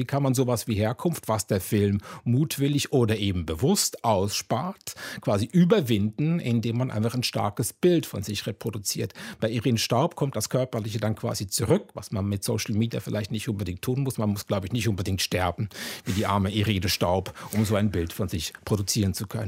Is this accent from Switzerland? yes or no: yes; Zurich, Switzerland; Die Klischees sind nicht alle falsch, die man sich über die Schweiz macht und über Zürich. Auch quasi meine Heimatstadt, wenn man so möchte.